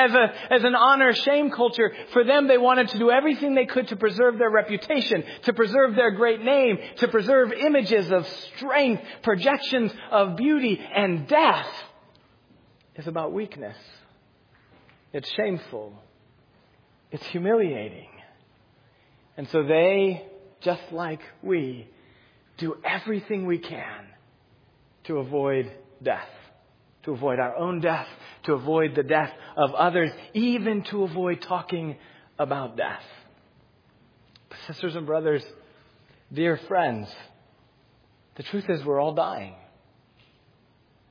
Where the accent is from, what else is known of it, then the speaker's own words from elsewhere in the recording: Cheyenne, Wyoming, United States; I'm originally from Cheyenne, Wyoming. I was born there, grew up there, went to college there.